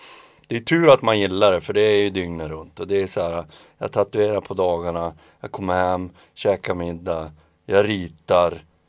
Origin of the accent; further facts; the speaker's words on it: Sweden; jag kände att det var skönt att vara hemma i Sverige en månad.